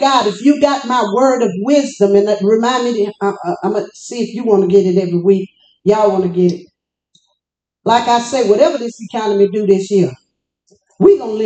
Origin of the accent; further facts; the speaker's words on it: Louisiana, United States; I come from Louisiana. People, everybody wants you to act the same like they do.